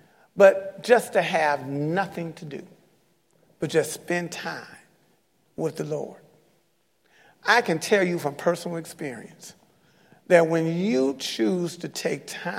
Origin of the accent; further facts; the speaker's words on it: Detroit, Michigan, United States; I was at my church I grew up in Detroit.